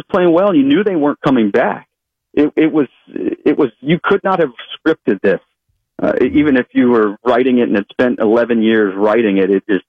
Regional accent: Atlanta, Georgia, United States; I used to come to the Masters as a kid growing up in Atlanta with my dad.

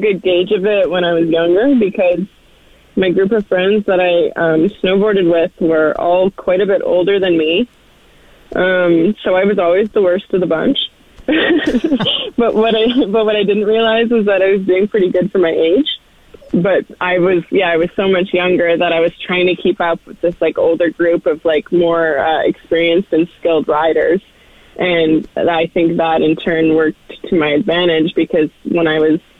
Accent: Fort McMurray, Alberta, Canada; Yeah, a lot of times people are shocked, or they ask, like, where I grew up riding in McMurray. But I think a lot of people are shocked. Like, anyone who's from McMurray, has experienced the shock from other people when you say you're from there

